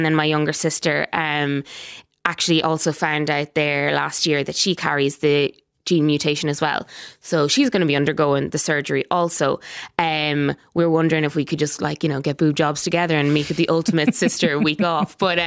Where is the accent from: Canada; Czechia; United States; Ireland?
Ireland; As an Irish people